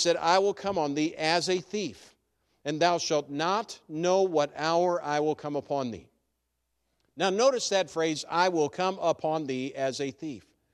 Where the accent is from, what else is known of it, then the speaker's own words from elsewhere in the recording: New Ulm, Minnesota, United States; growing up in New Ulm, the city that I grew up in, New Ulm, Minnesota, is I was well familiar with the need of having momentum.